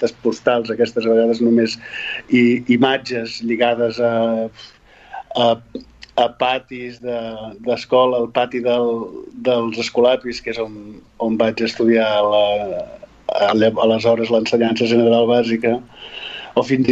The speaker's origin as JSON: {"language": "Catalan", "town": "Sabadell", "region": "Catalonia", "country": "Spain", "tie": "born or raised there", "also_born_or_lived": "Barcelona", "said": "I efectivament no vaig néixer a Sabadell, els meus pares em van tenir a Barcelona, però va ser una circumstància molt puntual perquè de seguida vam venir a viure aquí."}